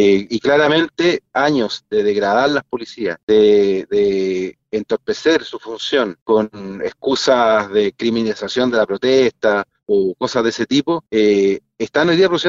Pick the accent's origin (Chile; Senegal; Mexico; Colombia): Chile; Y los chilenos esperamos que el problema de la delincuencia se ataque de verdad, en serio.